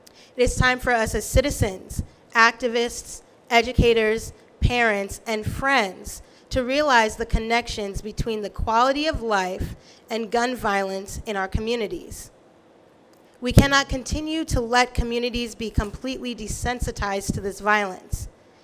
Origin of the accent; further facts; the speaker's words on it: Bronx, New York, United States; also born or lived in Brooklyn; I was born in Brooklyn, New York. But soon after I was born, my parents moved to Parkchester in Bronx, New York.